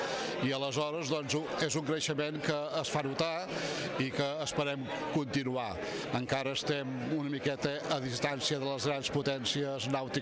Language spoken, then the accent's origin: Catalan; Cambrils, Catalonia, Spain; Jo sóc de Cambrils, recordo que 12 anys enrere de lloguer de xarxes no hi havia empreses, ara n'hi ha 5 o 6.